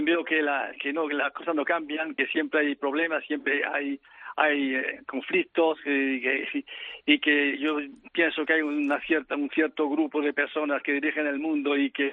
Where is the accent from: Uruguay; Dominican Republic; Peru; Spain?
Spain; Madrid, Community of Madrid; yo aprecio mucho Madrid porque yo he pasado mi infancia justamente en Madrid después de la guerra. Uh-huh. Y he vivido en la calle Bravo Murillo, en la calle Covadonga, en los Cuatro Caminos también.